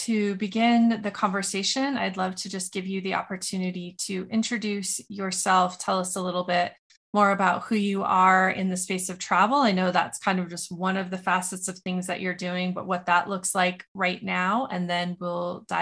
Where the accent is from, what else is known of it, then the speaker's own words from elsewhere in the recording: Montana, United States; I grew up in Montana, and my grandparents were cattle ranchers.